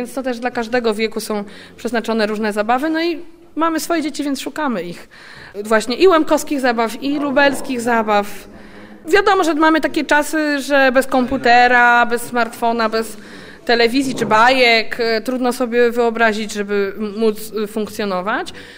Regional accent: Krynica, Lesser Poland, Poland; Ja pochodzę z łemkowskiej rodziny, z Krynicy, ale generalnie to tam dziadkowie z Beskidu Niskiego i mieliśmy no, takiego muzycznego domu.

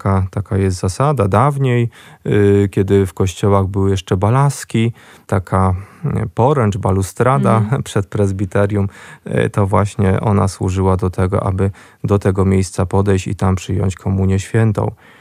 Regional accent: Nałęczów, Lublin Voivodeship, Poland; Pochodzę z Nałęczowa

